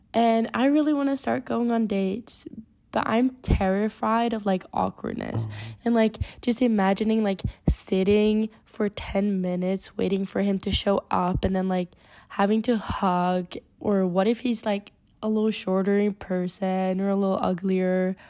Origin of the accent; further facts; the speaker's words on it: Sweden; English is a second language; I'm an international caller and I'm so happy that you think so that we could call too. I'm from Sweden, if I have a little accent